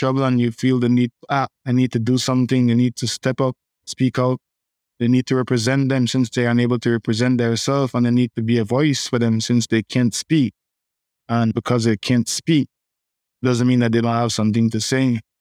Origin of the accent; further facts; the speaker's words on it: Belize District, Belize; I grew up in a very small village outside of Belize City. It's called Gilles Point Manatee.